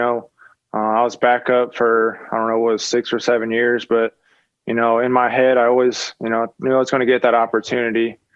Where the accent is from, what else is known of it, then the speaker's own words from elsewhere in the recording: Houston, Texas, United States; You know, I grew up in Houston, so I was everything Houston guy, so I was a huge Texans fan growing up.